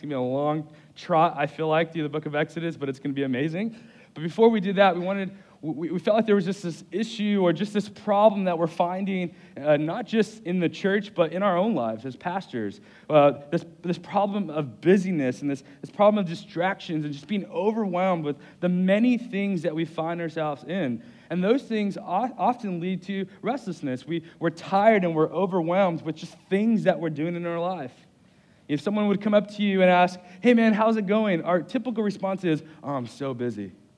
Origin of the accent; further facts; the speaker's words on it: Compton, California, United States; moved away as an adult; now in Morehead City, United States; I moved from Los Angeles about 6 years ago, grew up in L.A. Actually, in Compton is where I grew up for most of my life. And moved here.